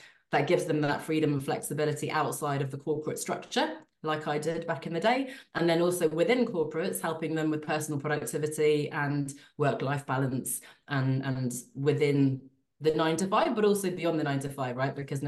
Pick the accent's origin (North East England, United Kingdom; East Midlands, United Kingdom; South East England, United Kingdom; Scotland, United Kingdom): South East England, United Kingdom; Surrey; also born or lived in Switzerland; now in Poole, United Kingdom; I grew up in Surrey, and my parents are Swedish. I lived in Switzerland for 10 years. I then, as I said, did the nomad thing, came back to London.